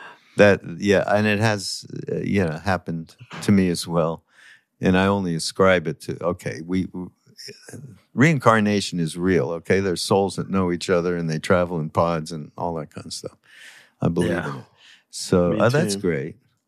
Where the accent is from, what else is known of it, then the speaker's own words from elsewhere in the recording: Canada; I'm from Canada